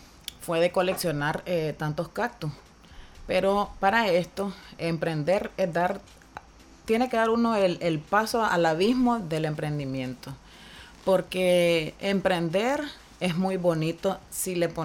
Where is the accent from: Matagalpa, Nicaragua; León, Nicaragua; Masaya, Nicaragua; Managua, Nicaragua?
Masaya, Nicaragua; Vengo de la ciudad de Masaya, creativa, ciudad de las flores, ciudad del huipil, ciudad de todo.